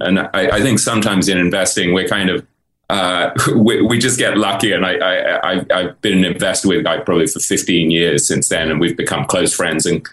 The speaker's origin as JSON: {"language": "English", "region": "England", "country": "United Kingdom", "tie": "born or raised there", "moved": "as an adult", "lives_now": "New York, United States", "said": "I grew up in England. And as you say, I went to Oxford. I studied English literature at Oxford. And I moved to New York when I was about 21"}